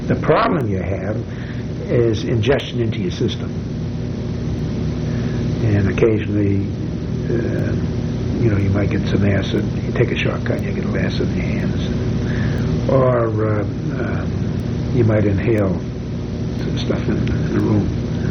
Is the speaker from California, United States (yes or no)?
no; Maine, United States; I come from Maine, so I mean, I didn't understand.